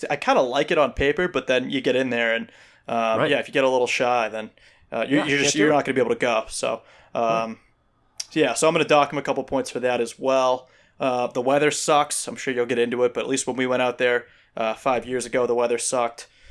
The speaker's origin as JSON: {"language": "English", "country": "Ireland", "said": "I'm from Ireland"}